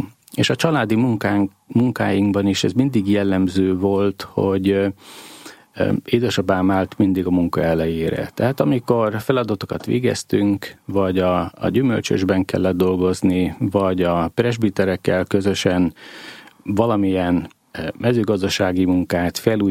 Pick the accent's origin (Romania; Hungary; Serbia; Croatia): Hungary; Szabolcs-Szatmár-Bereg; Én, aki a nyírségből származom, vagy legalábbis a családom egy része a nyírségből jön, ahol hát a homokdombokon kívül azért nagy hegyeket sokáig nem láttam